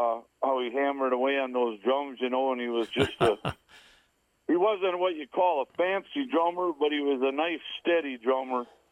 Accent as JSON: {"language": "English", "town": "Lake Benton", "region": "Minnesota", "country": "United States", "tie": "born or raised there", "also_born_or_lived": "Tyler", "said": "I'm a Lake Benton native from being born till current. I've never moved away from the nest, I guess. I was born in Tyler, Minnesota, our bordering town where they had the hospital"}